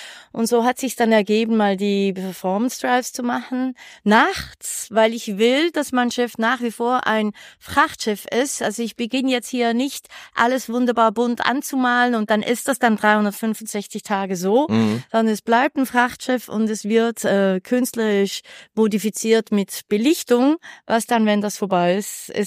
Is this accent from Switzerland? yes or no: yes; Basel, Basel-Stadt, Switzerland; Ich bin Baslerin, habe in Basel das Projekt gegründet.